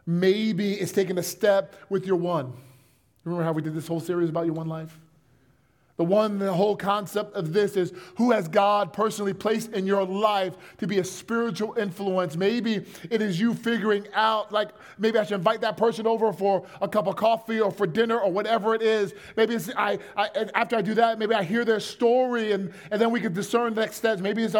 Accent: New Jersey, United States; It's a mustard on a hot dog. I'm from New Jersey.

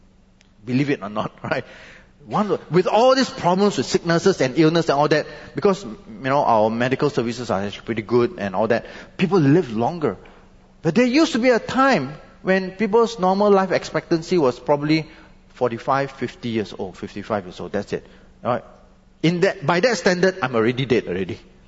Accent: Malaysia; See, I understand this because I came from Malaysia. Right? I've seen what Malaysia is like.

